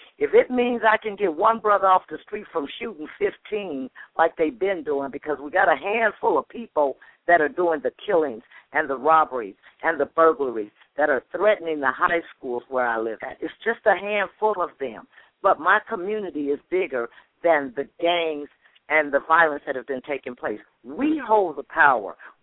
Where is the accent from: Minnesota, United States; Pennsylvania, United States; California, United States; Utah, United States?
California, United States; Richmond; I'm from Richmond, California. I grew up on the blocks that I walk on every Friday night.